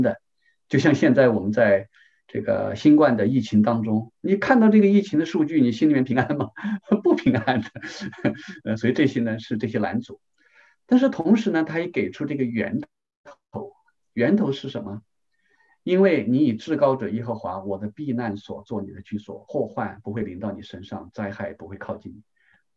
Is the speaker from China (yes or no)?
yes; China; 我们中国人实际上也有这样的智慧。我们中国人也不断在总结这样的智慧